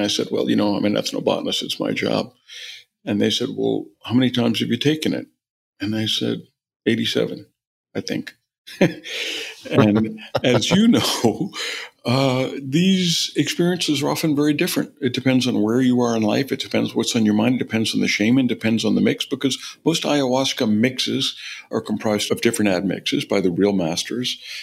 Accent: New Orleans, Louisiana, United States; I gave the commencement address at Tulane Medical School a couple of years ago in my hometown in New Orleans.

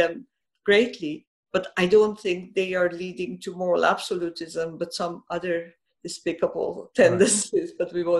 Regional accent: Iran; born or raised there

